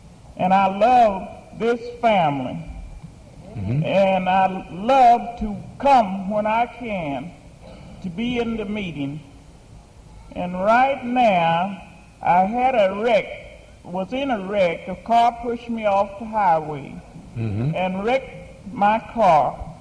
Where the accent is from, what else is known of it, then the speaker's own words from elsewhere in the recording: Sacramento, California, United States; and I am from Sacramento.